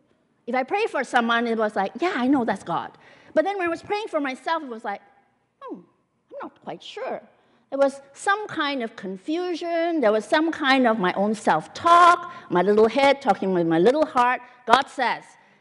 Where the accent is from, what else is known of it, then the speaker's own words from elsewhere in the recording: Singapore; also born or lived in Malaysia; now in Canada; But I've never been in China except in my dreams. I was born in Malaysia. I grew up in Singapore.